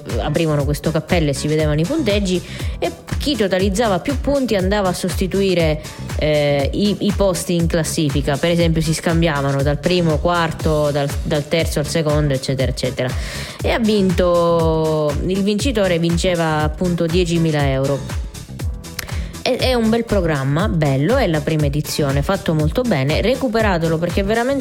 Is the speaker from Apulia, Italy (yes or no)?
no; Sicily, Italy; indipendentemente dal fatto che amiate la Sicilia o meno, e non perché è la mia terra